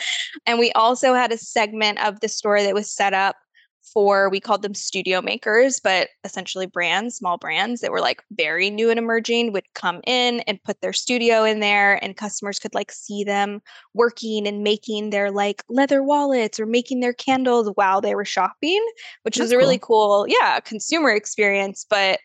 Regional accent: Atlanta, Georgia, United States; But I guess quick backstory, I'm from Atlanta. So I went to school at Georgia State University.

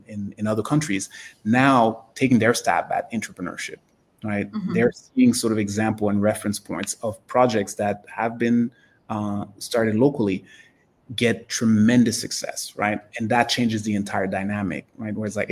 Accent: Canada; I'm Canadian

